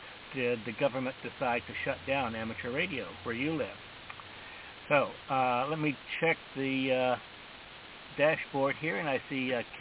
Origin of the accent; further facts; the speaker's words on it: United States; Speaking as an American, a USian